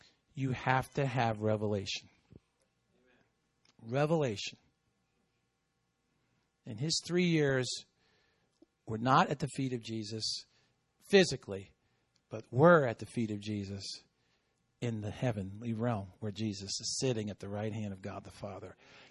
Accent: Hicksville, New York, United States; now in Martinsville, United States; Well, I'm not from the South. I'm from New York. Anyway, yeah, I am from Hicksville.

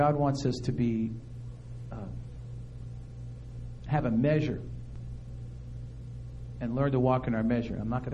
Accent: Martinsville, Virginia, United States; Do you know that when I travel, I tell them I'm from Martinsville, and you know where they think we are?

